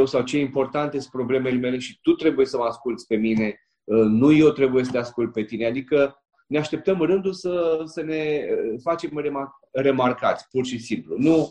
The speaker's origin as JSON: {"language": "Romanian", "town": "Iași", "region": "Iași County", "country": "Romania", "said": "cred că în devenirea mea m-a ajutat foarte mult faptul că m-am născut la Iași."}